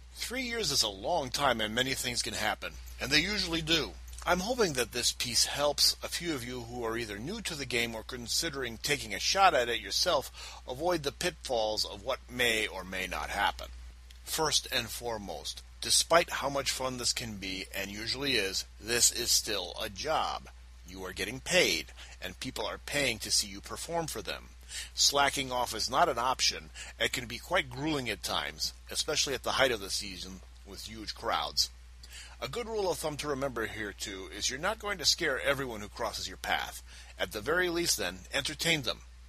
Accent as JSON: {"language": "English", "town": "Dayton", "region": "Ohio", "country": "United States", "said": "we hail from Dayton, Ohio"}